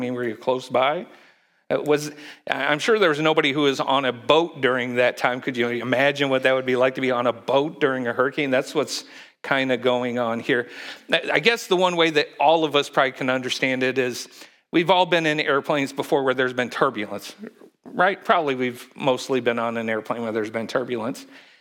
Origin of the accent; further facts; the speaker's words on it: Indiana, United States; I come from Indiana. And in Indiana, we have these things called tornadoes